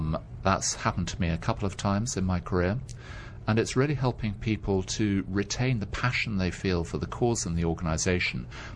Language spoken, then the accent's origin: English; United Kingdom; I grew up in the UK. My family are predominantly Scottish, but like a lot of people in the UK, we've gone all over the world over the generations.